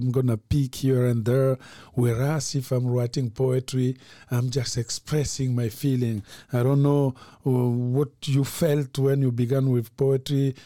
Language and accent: English; Republic of the Congo; from Congo Brazzaville, novelist and professor at UCLA. Today I'm in Amsterdam.